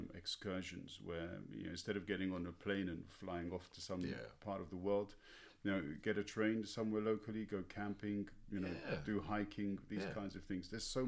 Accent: London, United Kingdom; when I grew up in London, I saw so little of the UK as a result. Everything was so sort of London-centered for me.

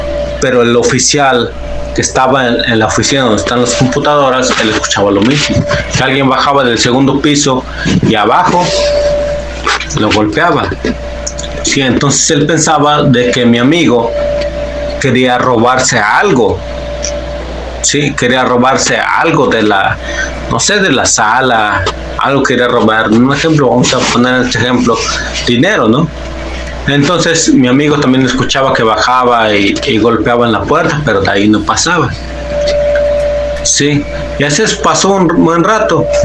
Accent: State of Mexico, Mexico; yo soy del Estado de México.

